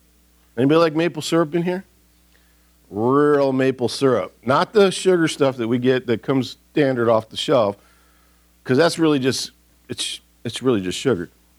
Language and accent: English; Detroit, Michigan, United States; I grew up in Detroit, and there's black people all over the place